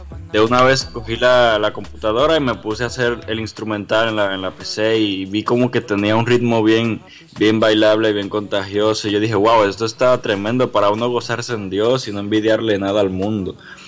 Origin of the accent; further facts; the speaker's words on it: Dominican Republic; Bueno, soy un chico dominicano, soy de acá, de República Dominicana.